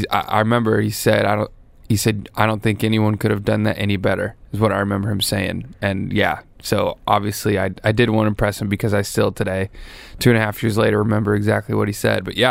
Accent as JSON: {"language": "English", "region": "Tennessee", "country": "United States", "accent": "mild country accent", "said": "bit of a country accent, I guess. But believe it or not, it is compared to most people in Tennessee. My accent is very mild."}